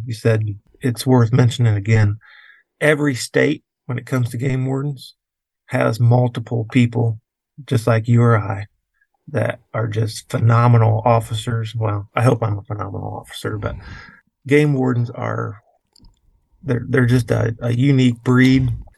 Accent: Indiana, United States; I'm originally from Indiana.

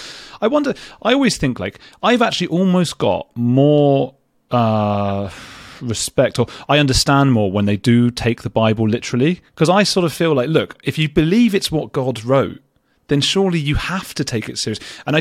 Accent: London, United Kingdom; I'm from London, you're from New York, we're both secular Jewish people.

